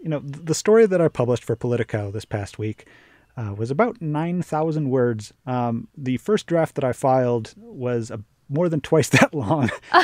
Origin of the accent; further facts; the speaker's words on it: Michigan, United States; You know, I grew up in Macomb County